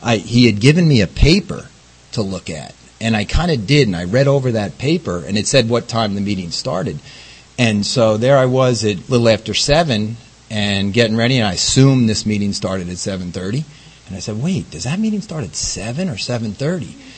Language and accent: English; New York, United States; You know, my experience, I grew up in New York, a big Irish Catholic Italian family. I have 5 sisters and 2 brothers.